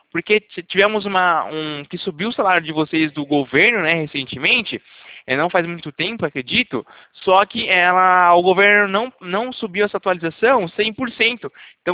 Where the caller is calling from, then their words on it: Itatiba, São Paulo, Brazil; aqui de Itatiba, interior de São Paulo também, tá?